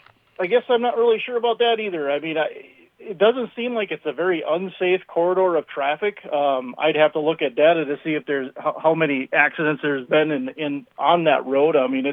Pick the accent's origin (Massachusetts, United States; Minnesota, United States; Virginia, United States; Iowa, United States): Minnesota, United States; Elk River; My background would be I grew up in Elk River. I graduated from Elk River High School.